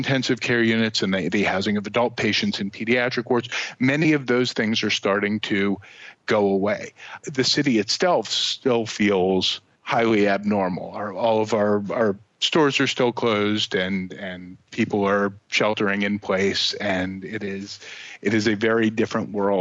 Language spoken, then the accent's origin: English; New York City, New York, United States; I am a New Yorker and have been for essentially my whole life, and my city is changed in some ways that I fear will be permanent.